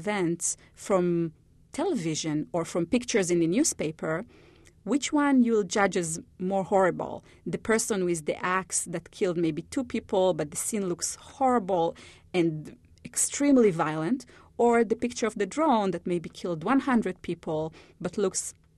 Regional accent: Israel; I'm coming from Israel, so these are the examples that I have in my mind.

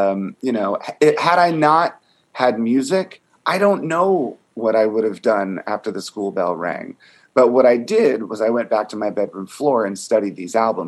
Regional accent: Virginia, United States; I grew up in Virginia outside of DC.

